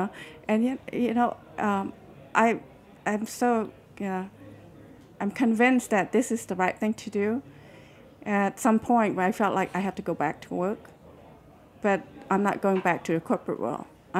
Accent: Nebraska, United States; now in California, United States; automatically I say I'm from Nebraska because I live in California.

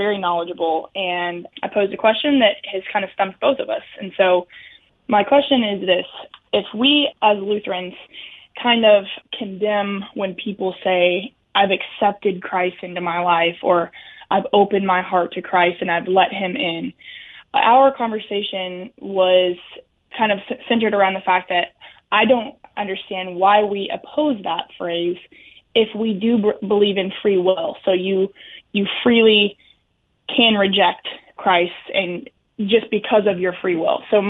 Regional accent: Louisville, Kentucky, United States; I am from Louisville, Kentucky

